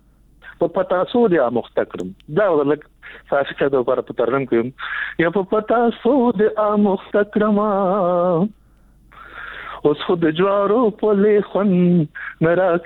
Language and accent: Pashto; Nangarhar, Afghanistan; زه د ننګرهار يم